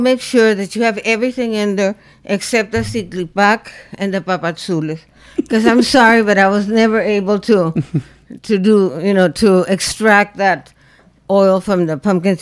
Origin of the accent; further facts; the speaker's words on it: Chihuahua, Mexico; it takes me back to the ranch where I grew up in Chihuahua